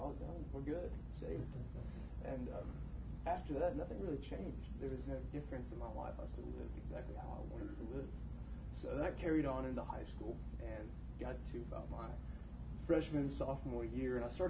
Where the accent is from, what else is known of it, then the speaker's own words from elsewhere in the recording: Knoxville, Tennessee, United States; born there; I'm a senior in civil engineering at Tennessee Tech. I was born in Knoxville, Tennessee